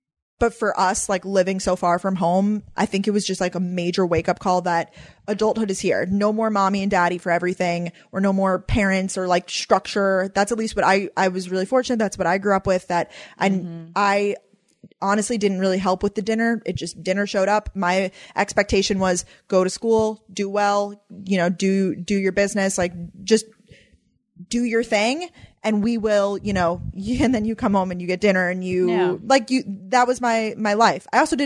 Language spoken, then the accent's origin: English; Long Island, New York, United States; But we're both from out of state. Danielle's from Tampa, Florida. I'm from Long Island, New York.